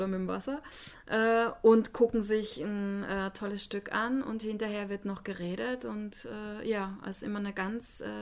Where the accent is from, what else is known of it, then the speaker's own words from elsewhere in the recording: Austria; moved away as an adult; now in Germany; Ich bin Österreicherin, wie man wahrscheinlich auch hört, wenn man mir länger zuhört. Lebe aber jetzt schon seit über 20 Jahren in Deutschland